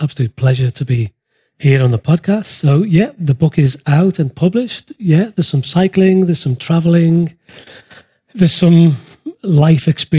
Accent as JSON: {"language": "English", "town": "Liverpool", "region": "North West England", "country": "United Kingdom", "tie": "born or raised there"}